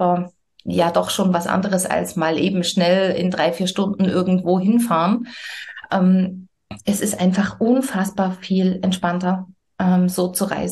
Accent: Saxony, Germany; wir kommen aus Sachsen, aus der Nähe von Dresden

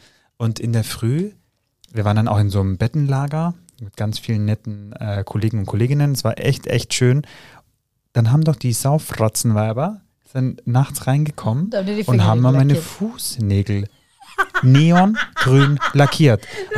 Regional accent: Switzerland; Ich bin auch Schweizer

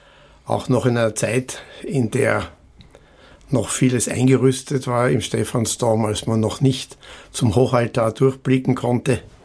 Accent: Vienna, Austria; das Wahrzeichen meiner Heimatstadt Wien

